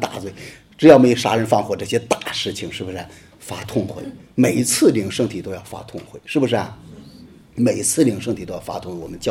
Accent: Hebei, China; accent: Hebei; 跳哭是我们河北话

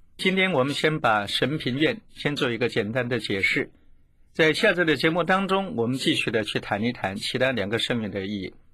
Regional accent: China; 我们中国人常常说，鸟为食亡，人为财死。

